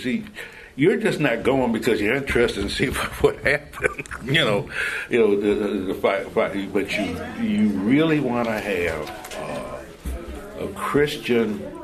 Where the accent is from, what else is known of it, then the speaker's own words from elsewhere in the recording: Buffalo, New York, United States; I remember growing up in Buffalo, very small congregation, you know, very small, and we had a few congregations in Rochester, 60 miles away